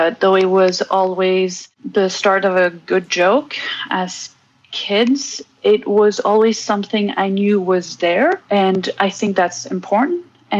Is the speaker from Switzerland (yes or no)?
yes; Switzerland; also born or lived in Belgium; now in Los Angeles, United States; I am originally from Belgium. I grew up in Switzerland and now live in Los Angeles, California.